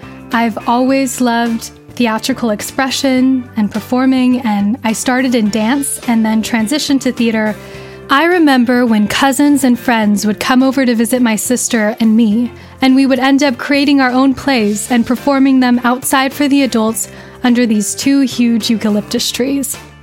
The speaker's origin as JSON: {"language": "English", "region": "California", "country": "United States", "tie": "born or raised there", "said": "I grew up in Southern California in Riverside County, which is on the ancestral homelands of the Kuya, Serrano, and Luseño people."}